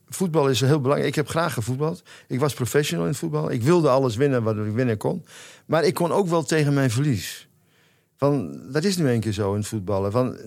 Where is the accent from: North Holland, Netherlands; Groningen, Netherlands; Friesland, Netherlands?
Groningen, Netherlands; Ja, ik ben Groninger